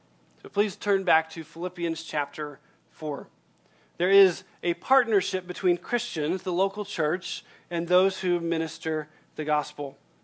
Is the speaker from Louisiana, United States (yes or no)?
no; Texas, United States; I don't know Spanish at all, despite growing up in Texas.